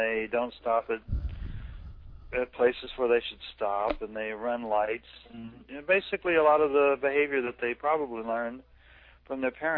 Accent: South Carolina, United States; also born or lived in San Diego; and before that I grew up in South Carolina.

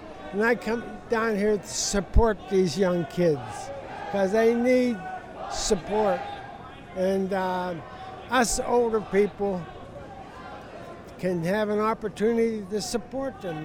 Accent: Florida, United States; The dead end of USA. It was sea level and lowest vibrations on Earth. I came from Florida.

